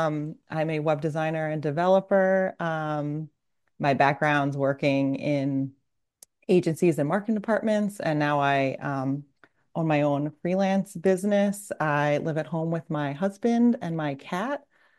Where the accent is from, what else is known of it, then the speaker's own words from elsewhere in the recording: New York, United States; So I grew up also on Long Island. I've lived all over the island in different areas.